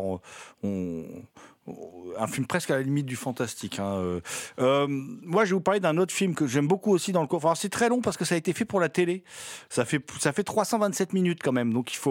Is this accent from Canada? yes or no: no; France; On est français, on sait de quoi on parle.